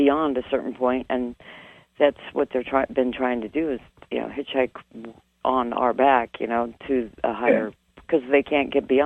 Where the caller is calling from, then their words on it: Mesa, Arizona, United States; I'm Mesa, Arizona.